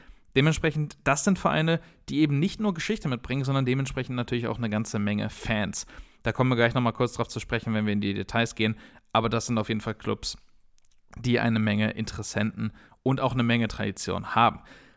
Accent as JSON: {"language": "German", "town": "Duisburg", "region": "North Rhine-Westphalia", "country": "Germany", "tie": "born there", "said": "Ich selber gebürtiger Duisburger, ne, die mich kennen, die wissen das."}